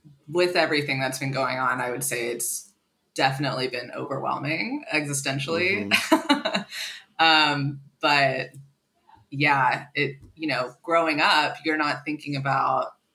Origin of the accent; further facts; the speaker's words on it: Galveston, Texas, United States; Like our memories of Texas are very pure and like the bayou is where we grew up in Galveston, and like, that's where it is.